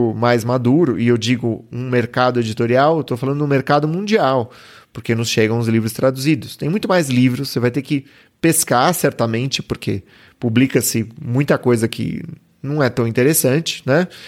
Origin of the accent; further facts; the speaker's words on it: Brazil; eu sou brasileiro